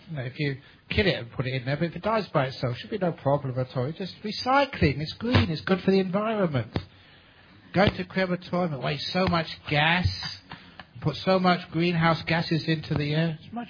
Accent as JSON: {"language": "English", "region": "England", "country": "United Kingdom", "said": "I am English boy, I can flow in different ways, but not much different."}